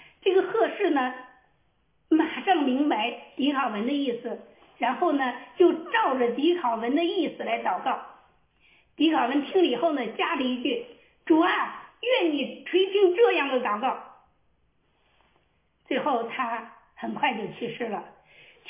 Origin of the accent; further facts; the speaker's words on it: Hebei, China; 我是从河北出来的